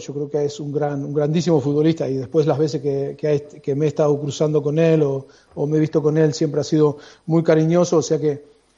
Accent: Argentina; now in England; Yo vengo de Argentina, soy puro latino, si ahí en Argentina no eres español, eres italiano, o sea que venimos con esas raíces y con esa genética

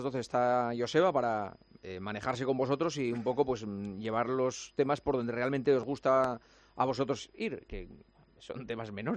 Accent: Seville, Andalusia, Spain; yo soy de Sevilla y yo creo que soy de Manhattan.

